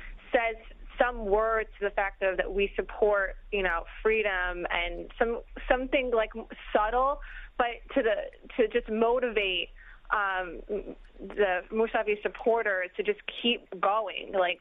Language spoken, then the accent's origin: English; United States; I grew up in the States, but I'm 28 years old, and I've been to Iran several times.